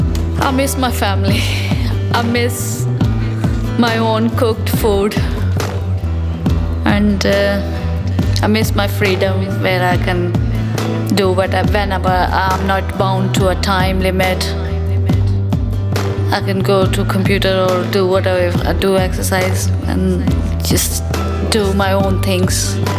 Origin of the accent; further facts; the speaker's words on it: India; English is a second language; moved away as an adult; now in England; I'm from India. I came to England to study, and it's been nearly 7 years I'm here.